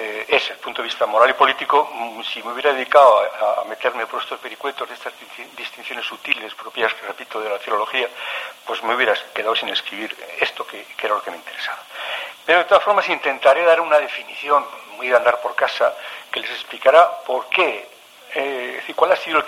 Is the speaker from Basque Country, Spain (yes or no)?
yes; Basque Country, Spain; cómo somos los vascos, trabajadores